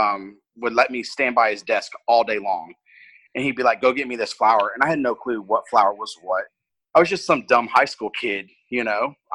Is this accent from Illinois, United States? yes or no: no; Texas, United States; also born or lived in Houston; I'm from Houston, but when I was upper middle school, my mom and my stepdad moved me to South Texas. Mm-hmm. So that's kind of where I kind of grew up.